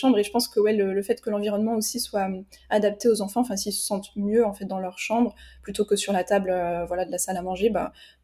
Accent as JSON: {"language": "French", "region": "Bourgogne-Franche-Comté", "country": "France", "lives_now": "Aix-en-Provence, France", "said": "j'ai 25 ans et j'habite proche d'Aix-en-Provence et je viens de Bourgogne du coup à la base."}